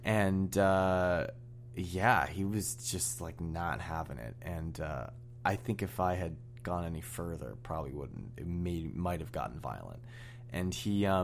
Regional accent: San Francisco, California, United States; because I'm from San Francisco, and we did 4 weeks there

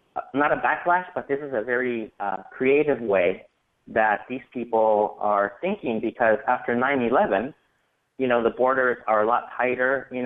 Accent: Tijuana, Baja California, Mexico; it turns out all this is being done where I grew up in Tijuana

